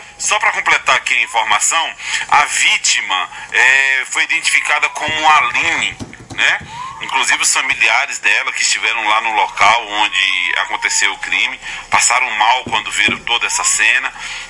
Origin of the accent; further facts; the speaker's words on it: Vitória da Conquista, Bahia, Brazil; O Guarani, eu nasci e me criei no Guarani, conheço as pessoas do Guarani. É um bairro tradicional, um dos mais tradicionais de Vitória da Conquista